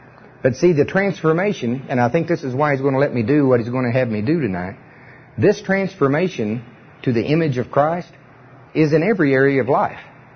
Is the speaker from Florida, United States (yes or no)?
no; Oklahoma, United States; I mean, I'm from Pottawatomie County